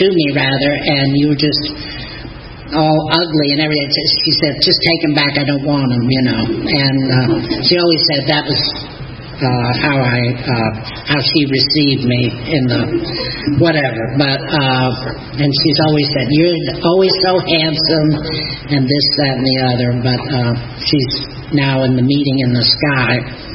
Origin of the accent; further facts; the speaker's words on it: Stamford, Connecticut, United States; born there; I was born in Stamford, Connecticut. It's a little corporate headquarters now outside of New York City. But when I was born back in the 40s, it was just a little town, quiet.